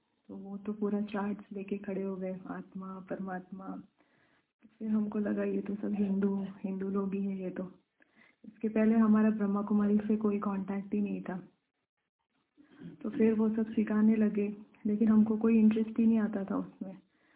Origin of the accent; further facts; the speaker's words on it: Mumbai, Maharashtra, India; born there; हमारा जन्म मुंबई में हुआ है और हम मुस्लिम धर्म से हैं।